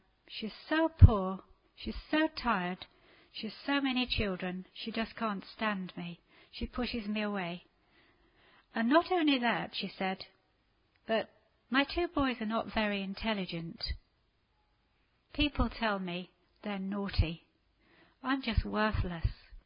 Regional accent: England, United Kingdom; because I'm English and you're Turkish

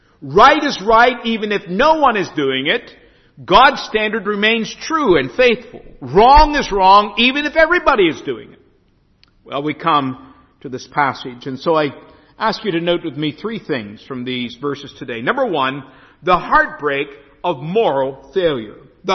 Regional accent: United States; He knows I'm an American, and so he brings this.

